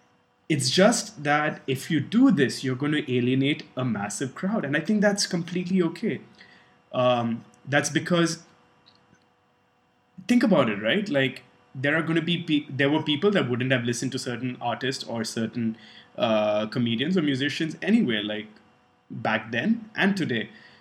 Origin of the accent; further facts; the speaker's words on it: Dubai, United Arab Emirates; Similarly, early 2000s, Russell Peters was the absolute star in our circles, growing up in Dubai at least.